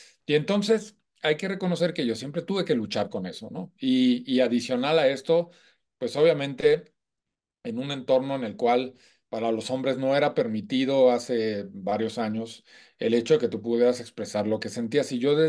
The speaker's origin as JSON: {"language": "Spanish", "town": "Celaya", "region": "Guanajuato", "country": "Mexico", "tie": "born there", "said": "Nací en Celaya, Guanajuato, hace ya varios años, como les dije, en una familia tradicional de provincia, o sea, una familia muy tradicional"}